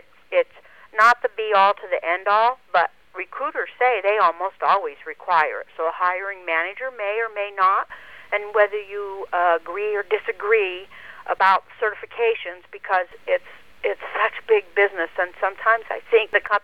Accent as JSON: {"language": "English", "town": "Alliance", "region": "Ohio", "country": "United States", "lives_now": "Arizona, United States", "said": "I was born in Alliance, Ohio. It hasn't changed much over the years, but I'm from Alliance, Ohio, and it was an industrial town."}